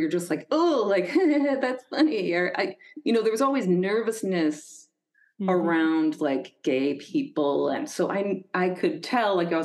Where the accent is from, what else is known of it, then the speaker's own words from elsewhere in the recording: Rochester, New York, United States; And I was like, oh, you know, I'm from Rochester.